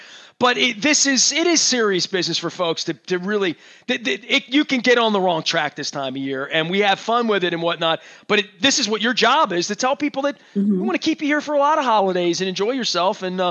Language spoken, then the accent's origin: English; Baltimore, Maryland, United States; I mean, I love for the holidays because I'm from East Baltimore